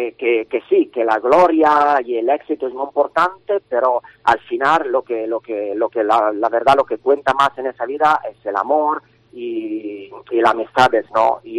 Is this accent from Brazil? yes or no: no; Italy; Spanish is a second language; Yo vivo en Italia, correcto, pero siempre estoy trabajando en los teatros en varios sitios, pero soy italiano